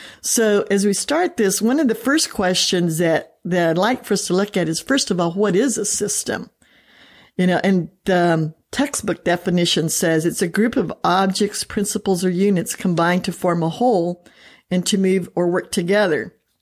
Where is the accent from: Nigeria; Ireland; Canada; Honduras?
Honduras; I was raised in Honduras, where my parents were missionaries for many, many years. So I am one of those adult missionary kids. And then I also went back to Honduras and worked as a missionary for about 10 years.